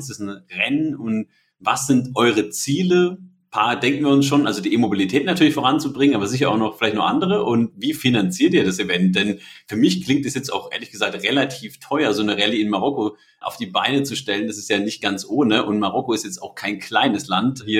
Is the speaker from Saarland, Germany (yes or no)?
no; Heidelberg, Baden-Württemberg, Germany; Wir kommen ja hier aus der Heidelberger Region, auch eine Fahrradstadt oder auch eine studentische Stadt.